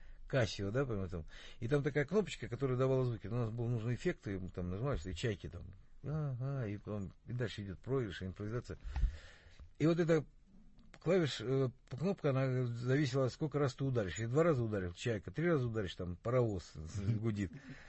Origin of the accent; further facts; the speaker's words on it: Sakhalin Oblast, Russia; born there; Ну, дело в том, что я родился на Сахалине.